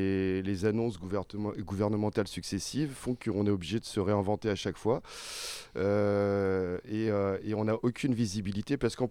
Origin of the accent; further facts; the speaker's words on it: Paris, Île-de-France, France; Je suis né à Paris en fait, en gros.